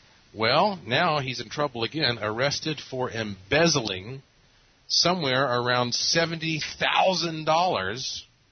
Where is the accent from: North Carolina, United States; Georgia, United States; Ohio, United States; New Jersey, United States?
North Carolina, United States; Asheville; because Asheville is my hometown and we're including my museum and we're doing all this at the Asheville Masonic Temple